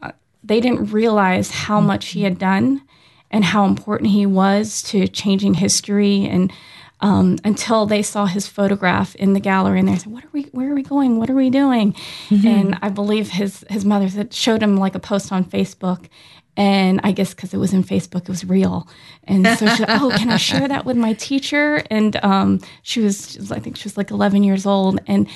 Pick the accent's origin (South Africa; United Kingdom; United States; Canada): United States; For me, I always thought of myself as an American.